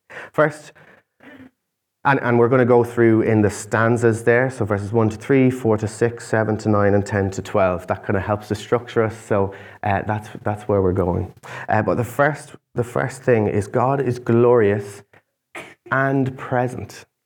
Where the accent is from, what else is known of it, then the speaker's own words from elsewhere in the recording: Ireland; We pride ourselves on suffering. That's called being Irish.